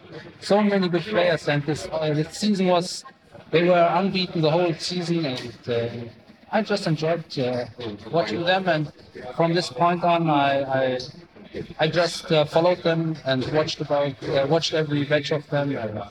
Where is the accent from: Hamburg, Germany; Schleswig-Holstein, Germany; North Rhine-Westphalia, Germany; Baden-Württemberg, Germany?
North Rhine-Westphalia, Germany; Bonn; So I'm from Bonn. It's Bonn. Near Bonn.